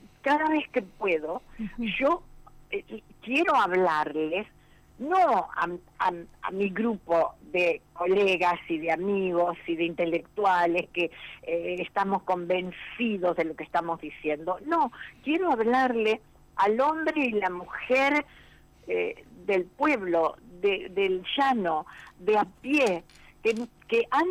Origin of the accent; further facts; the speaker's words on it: Argentina; nosotros como pueblo argentino